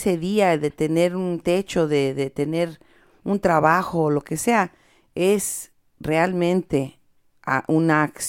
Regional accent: Mexico; entre más comodidad obtenemos como mexicanos, como latinos, muchas veces nos empezamos a olvidar de los que se quedaron allá abajo.

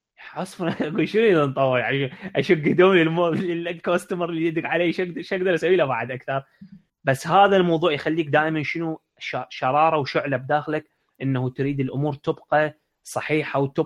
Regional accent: Iraq; يعني عندنا بالعراق إذا أحد يعني يوم من الأيام صار راد يصير فد نهضة بالبلد

